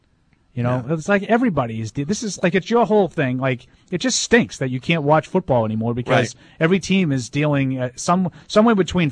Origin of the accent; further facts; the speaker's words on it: Everett, Massachusetts, United States; You know, I grew up in Everett and all, but I've never been subpoenaed.